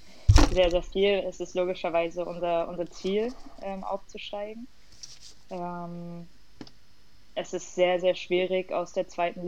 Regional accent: Jena, Thuringia, Germany; Jena ist halt meine Heimat und ich bin in Jena geboren.

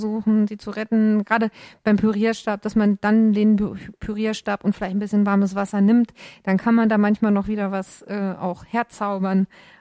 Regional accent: Lower Saxony, Germany; Ich bin ja vom Rand der Lüneburger Heide, da Burgdorfer Land und so.

